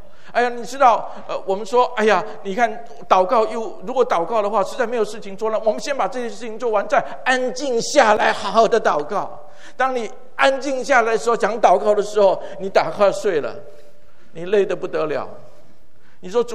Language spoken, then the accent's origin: Chinese; Hualien, Hualien County, Taiwan; 所以我回到我的家乡，我家在那个台湾的花莲